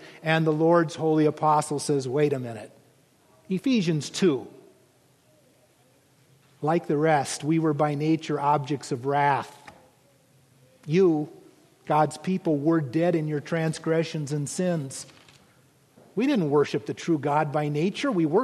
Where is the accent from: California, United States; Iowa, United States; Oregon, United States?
Oregon, United States; Wasn't that the question of the gunman in Roseburg? My home state